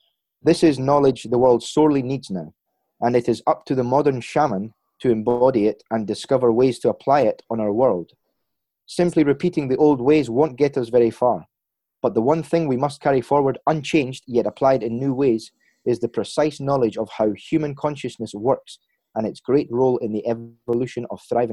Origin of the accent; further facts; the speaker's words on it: Scotland, United Kingdom; I'm Scottish